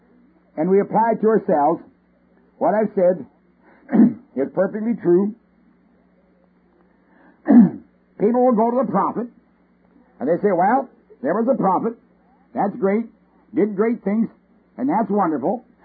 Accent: Canada; born there; Being a Canadian by birth, I don't have, you know, a great deal of affection for Canada

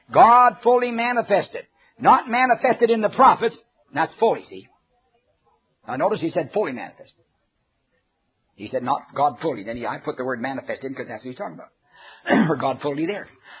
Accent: Canada; I'm a Canadian.

